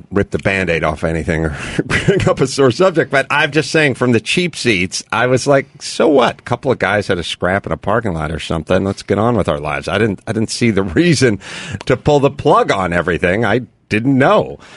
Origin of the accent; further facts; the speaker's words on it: North Hollywood, California, United States; I'm from North Hollywood.